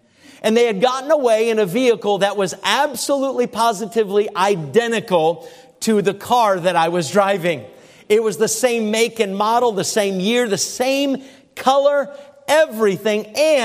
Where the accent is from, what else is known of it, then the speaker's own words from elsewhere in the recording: New Hampshire, United States; driving all the way home into the wee hours of the morning to New Hampshire, my home state.